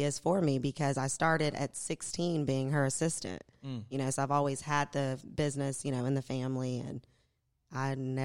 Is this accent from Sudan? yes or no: no; Lexington, Kentucky, United States; But I'm from, born and raised in Lexington.